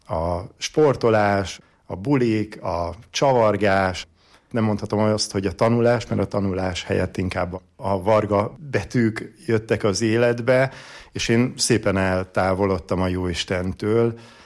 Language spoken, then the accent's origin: Hungarian; Visznek, Heves, Hungary; Visznekről származom, egy kis heves megyei faluból.